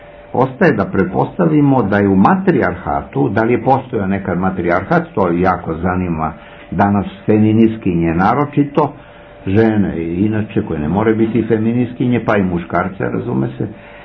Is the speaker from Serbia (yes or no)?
yes; Belgrade, Serbia; born there; ja sam rođen u Beogradu